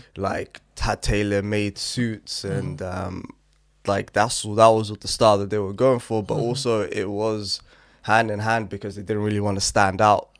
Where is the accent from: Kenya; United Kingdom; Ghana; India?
United Kingdom; Especially when it comes to understanding the culture that we are a part of, I guess, as Black British people or Black people that are living in the UK.